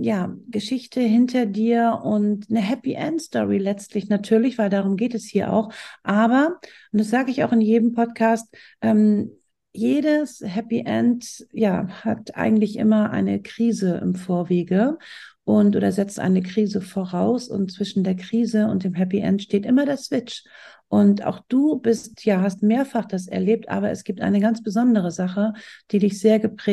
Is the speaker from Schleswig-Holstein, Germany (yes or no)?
yes; Kiel, Schleswig-Holstein, Germany; weil ich ja viele, viele, viele Jahre in Hamburg gelebt habe. Ich ja ein echtes Küstenkind bin, ursprünglich aus Kiel komme